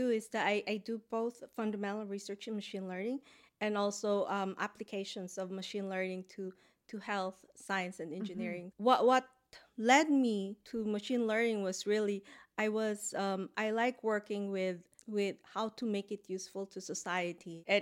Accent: Philippines; moved away as an adult; also born or lived in United States; I grew up in the Philippines, so I had my undergrad there.

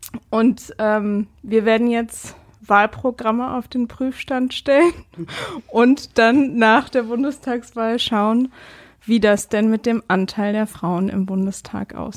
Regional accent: Bonn, North Rhine-Westphalia, Germany; Ich komme aus Bonn. Das heißt, jedes Mal, wenn man den Rhein sieht

